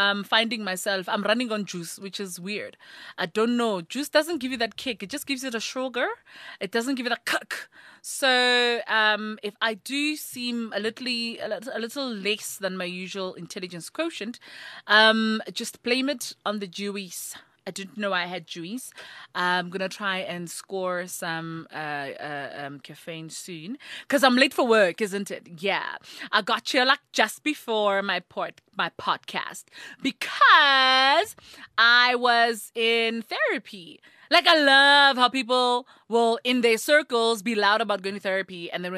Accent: Thaba Nchu, Free State, South Africa; I grew up in Thabantsho, which has a lot of Basotho and Botswana contingent, I am not Mosotho. I repeat, I am not Mosotho

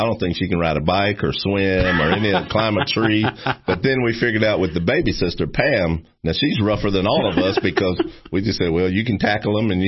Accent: Alcoa, Tennessee, United States; Okay. Well, I grew up in East Tennessee. I'm Tennessee, born and raised in Alcoa, Tennessee, and was there pretty much until I came to Tennessee Tech at the age of 18.

